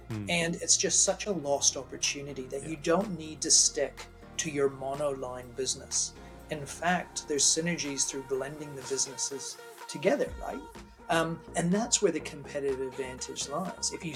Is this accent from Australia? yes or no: no; New Zealand; also born or lived in Canada; I was born in Canada, raised in New Zealand. You know, we came to New Zealand in 1990. We're supposed to be here for a year, and you know, many decades on, still well and truly a Kiwi.